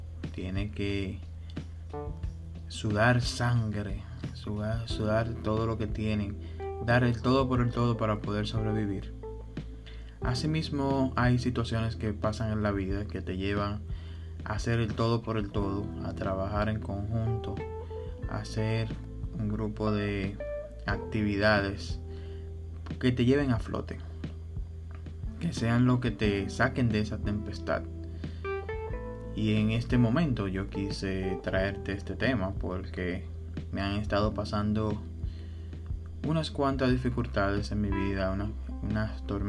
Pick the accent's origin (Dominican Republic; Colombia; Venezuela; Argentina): Dominican Republic; soy de la República Dominicana